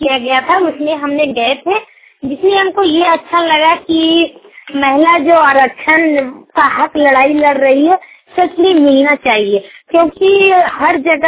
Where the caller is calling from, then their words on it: Gurmunda, Jharkhand, India; मेरा ग्राम गुरमुंडा पोस्ट पड़ता हुआ थाना जयनगर और मेरा जिला कोडरमा से मैं बोल रही हूँ।